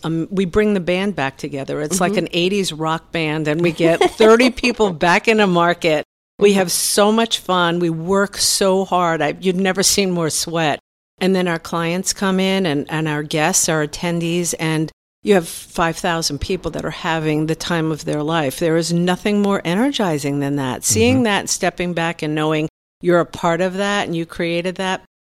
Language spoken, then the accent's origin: English; Brooklyn, New York, United States; I dated Goodfellas. I'm from Brooklyn, remember?